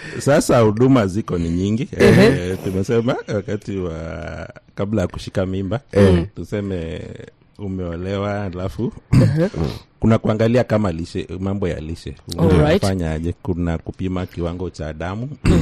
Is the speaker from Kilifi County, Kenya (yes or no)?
yes; Malindi, Kilifi County, Kenya; So kama kule kwetu Malindi ni wengi ambao wanatumia vileo